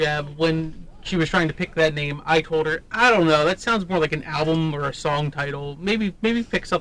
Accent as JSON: {"language": "English", "town": "Philadelphia", "region": "Pennsylvania", "country": "United States", "said": "I'm also from the Philly area."}